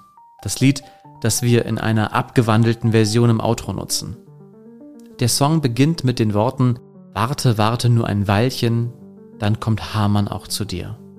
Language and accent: German; Hanover, Lower Saxony, Germany; Klar, das müssen wir als Hannoveraner ja auch sagen.